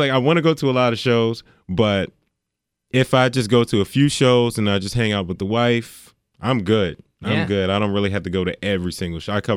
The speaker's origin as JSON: {"language": "English", "town": "Landover", "region": "Maryland", "country": "United States", "tie": "born or raised there", "said": "a producer from my hometown, from Landover, Maryland"}